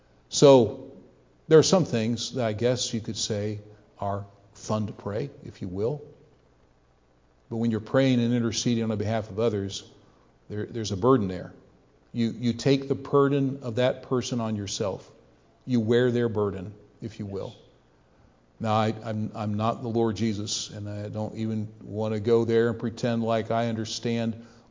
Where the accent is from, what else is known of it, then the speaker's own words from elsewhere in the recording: Canton, Ohio, United States; We grew up together in Ohio, there in the Canton area.